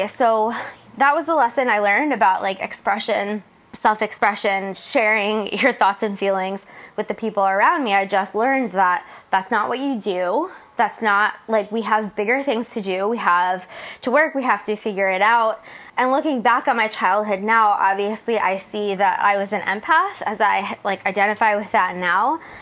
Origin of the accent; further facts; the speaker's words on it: New Jersey, United States; moved away as an adult; now in San Diego, United States; and I'm left where I grew up in New Jersey to come to San Diego and start a new life.